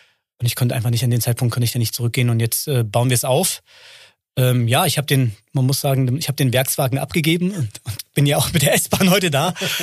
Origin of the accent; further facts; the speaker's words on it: Leipzig, Saxony, Germany; Ich komme ursprünglich aus Leipzig. Und ich bin Wendekind und meine Eltern sind hinter der Mauer aufgewachsen